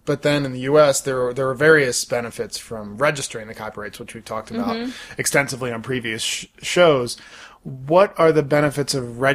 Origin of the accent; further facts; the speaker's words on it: Baltimore, Maryland, United States; Because when I was growing up in Baltimore